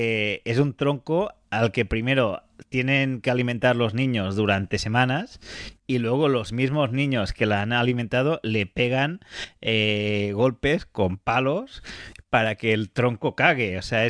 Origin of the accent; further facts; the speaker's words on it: Catalonia, Spain; yo soy catalán, entonces los catalanes tenemos una gran tradición escatológica